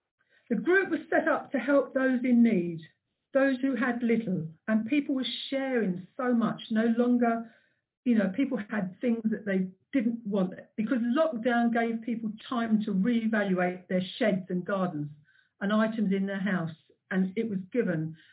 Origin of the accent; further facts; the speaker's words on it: Merstham, South East England, United Kingdom; born there; However, I'm very passionate about Merstham. My parents were Merstham people. My grandfather on my mum's side was a Merstham man.